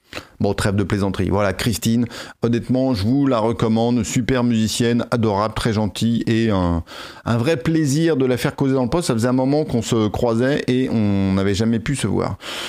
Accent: United Kingdom; accent: British; French is a second language; et mon délicieux accent british, toujours.

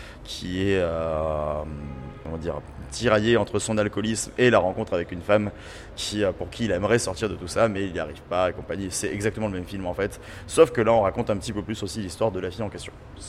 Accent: France; on est français, hein, donc déjà ne serait-ce que là, la country c'est pas du tout notre culture

